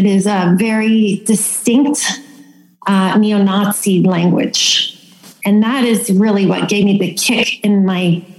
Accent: Toronto, Ontario, Canada; now in Stratford, Canada; I'm Jewish. I grew up in Toronto. I attended a private Hebrew day school from grade one till grade eight. I grew up as part of the Jewish community there.

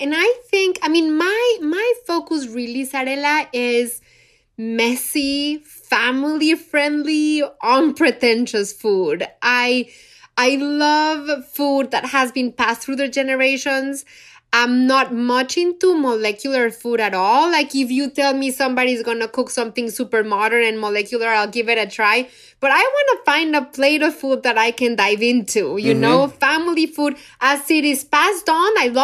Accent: Mexico City, Mexico; I'm from Mexico City, born and raised there.

